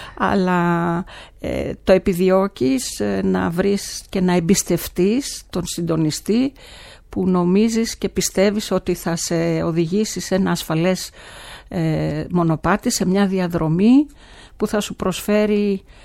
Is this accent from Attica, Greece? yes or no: no; Karditsa, Thessaly, Greece; born there; γεννήθηκα όπως είπες στην Καρδίτσα, στη μέση του κάμπου.